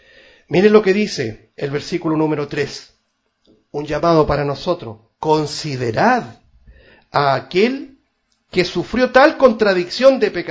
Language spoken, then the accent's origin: Spanish; Chile; lo vamos a decir como chilenos que somos